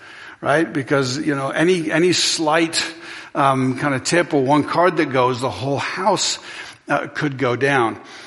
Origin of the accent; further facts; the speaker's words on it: England, United Kingdom; I was raised in England.